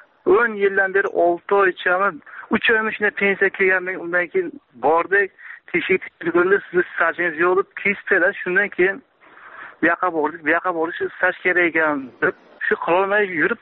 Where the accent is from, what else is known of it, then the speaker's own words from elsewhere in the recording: Samarkand, Samarqand Region, Uzbekistan; Men Samarqanddan